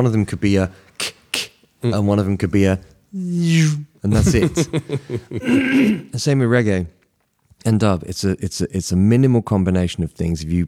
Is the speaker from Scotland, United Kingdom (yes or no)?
no; Bristol, South West England, United Kingdom; I was living by the seaside in the outskirts of Bristol.